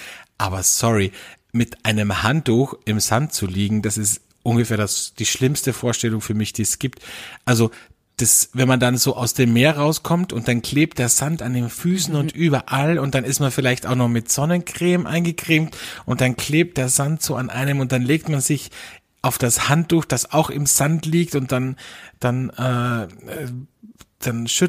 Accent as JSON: {"language": "German", "country": "Austria", "said": "bei uns in Österreich"}